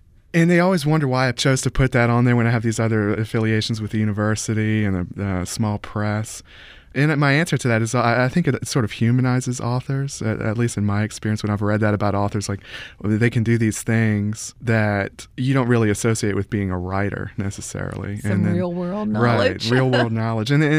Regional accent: Folsom, Louisiana, United States; I grew up in a place very similar to the places I write about. I grew up in Folsom, which is not far from Sun and Bogalusa.

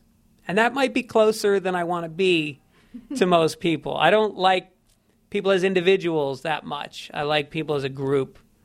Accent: Ireland; and it's just I'm Irish.

